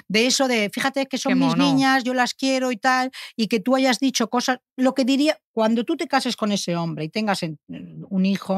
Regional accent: Valencian Community, Spain; La falla, como valenciana, te digo que es algo que me alucina el carácter valenciano

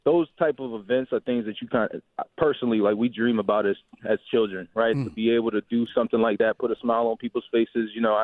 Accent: Baltimore, Maryland, United States; I'm from Maryland, from Baltimore, Maryland. At 16 years old is the legal driving limit.

